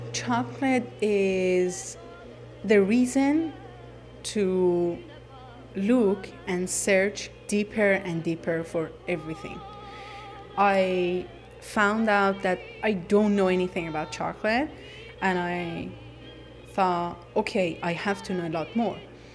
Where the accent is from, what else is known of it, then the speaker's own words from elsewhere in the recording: Tehran, Tehran Province, Iran; English is a second language; moved away; when they hear my accent and when they find out I'm from Iran, I'm from Tehran